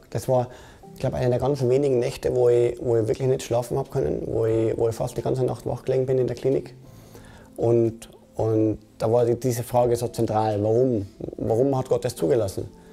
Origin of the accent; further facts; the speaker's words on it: Innsbruck, Tyrol, Austria; Ich bin geboren und aufgewachsen in Innsbruck, in Tirol.